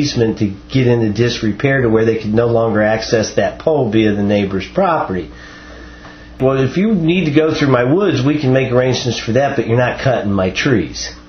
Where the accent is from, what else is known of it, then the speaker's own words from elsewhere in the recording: Jeffersonville, Indiana, United States; I grew up in rural America. As a child, I grew up outside of Jeffersonville, Indiana, which at the time I lived there was a small rural farming community.